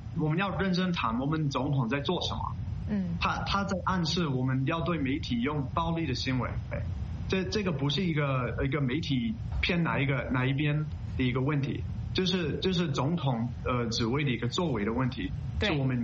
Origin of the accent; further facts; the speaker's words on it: United States; 我作为一个美国人